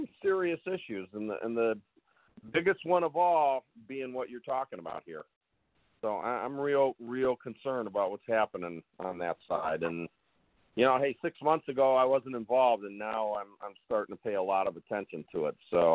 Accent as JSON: {"language": "English", "town": "Cleveland", "region": "Ohio", "country": "United States", "tie": "born or raised there", "said": "No, I grew up in Cleveland."}